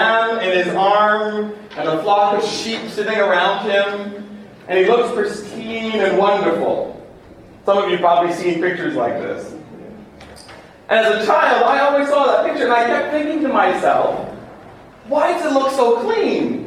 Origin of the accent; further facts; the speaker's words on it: Barbados; So one of the things you've probably heard about me is I grew up in Barbados.